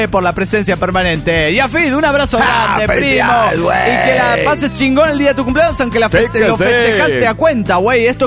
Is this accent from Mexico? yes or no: yes; Culiacán, Sinaloa, Mexico; yo, como buen mexicano y culichi que soy